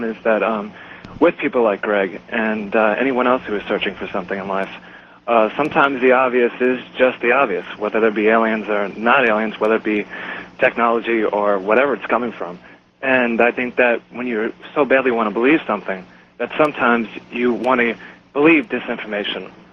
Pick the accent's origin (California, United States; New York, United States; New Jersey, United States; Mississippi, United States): New York, United States; from New York.